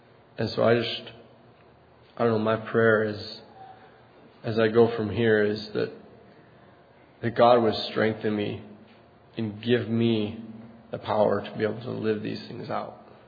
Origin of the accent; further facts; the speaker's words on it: Hillsboro, Wisconsin, United States; I'm from Southwest Wisconsin, Hillsboro.